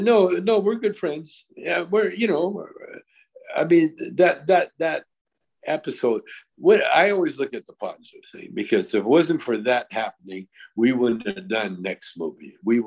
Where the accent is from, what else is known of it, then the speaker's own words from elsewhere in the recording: Canada; I'm a Canadian.